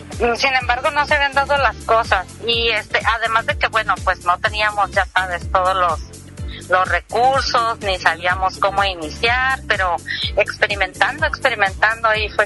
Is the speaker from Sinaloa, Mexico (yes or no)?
no; Baja California, Mexico; En verdad, de donde yo vengo es Baja California